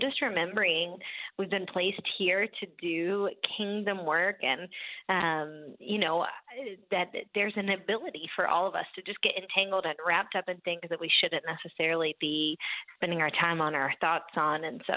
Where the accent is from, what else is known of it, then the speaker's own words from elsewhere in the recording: East Coast, United States; I was in LA, I'm from the East Coast, I had to go to the West Coast